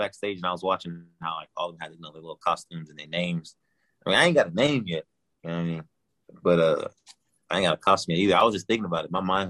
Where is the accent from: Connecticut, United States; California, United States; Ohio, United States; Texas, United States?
California, United States; also born or lived in Alabama; So I'm originally from California, but then I went to Alabama.